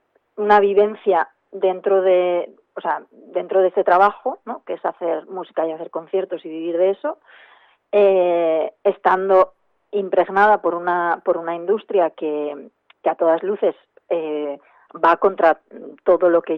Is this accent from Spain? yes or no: yes; Cascante, Navarre, Spain; Pues yo soy vasca de Cascante, que es un pueblo de la Ribera Navarra